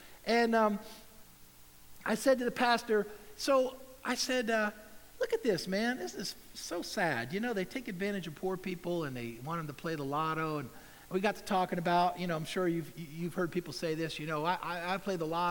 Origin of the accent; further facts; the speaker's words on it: United States; born there; I was born in America. Everybody's not born in America. I was born in America.